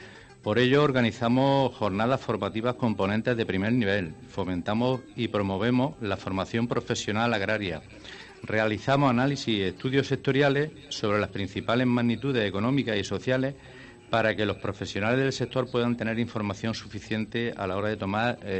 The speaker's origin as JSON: {"language": "Spanish", "town": "Jaén", "region": "Andalusia", "country": "Spain", "lives_now": "Almería, Spain", "said": "Me hubiera gustado estar en Jaén, mi tierra, pero es imposible, desde Almería."}